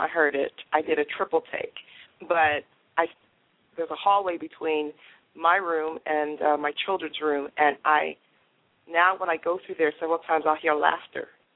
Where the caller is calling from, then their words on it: Atlanta, Georgia, United States; I'm calling from Atlanta.